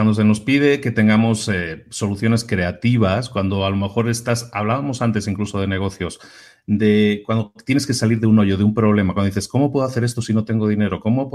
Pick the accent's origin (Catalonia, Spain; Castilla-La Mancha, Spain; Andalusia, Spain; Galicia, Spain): Catalonia, Spain; Barcelona; yo también soy de Barcelona.